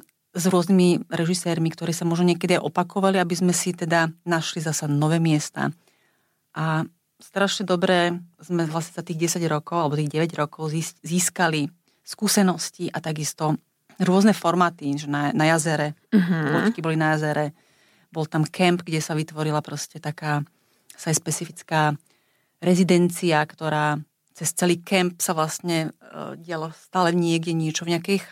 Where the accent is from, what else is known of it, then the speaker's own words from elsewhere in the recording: Bratislava, Bratislava Region, Slovakia; A tým, že ja som Bratislavčanka, tak si to užijem z toho pohľadu